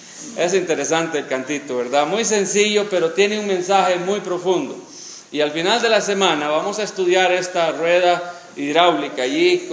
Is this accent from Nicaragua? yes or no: yes; Nicaragua; Bueno, él ya mencionó que soy de Nicaragua. Vivimos en Estelí, Nicaragua, no está tan largo de la frontera.